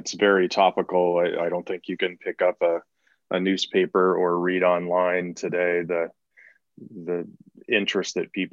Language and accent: English; Nevada, United States; I grew up in Nevada, so I was very familiar with the industry